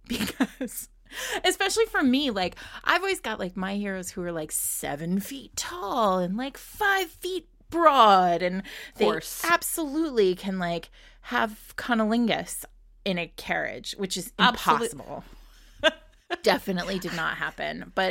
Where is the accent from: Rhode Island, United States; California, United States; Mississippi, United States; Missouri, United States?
Rhode Island, United States; now in New York City, United States; I grew up in Rhode Island. So you can, and I live in New York City now.